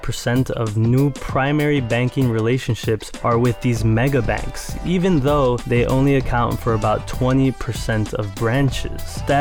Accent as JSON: {"language": "English", "town": "Queens", "region": "New York", "country": "United States", "tie": "born or raised there", "said": "So I'm a New Yorker."}